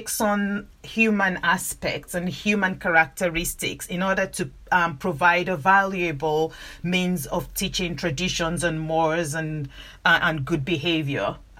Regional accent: Nigeria; I'm from, I grew up in Nigeria, I'm Nigerian.

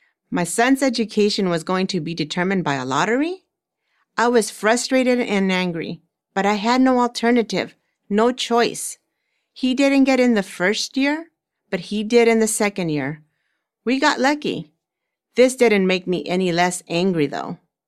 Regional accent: El Salvador; In the town where I grew up in El Salvador, we had one school.

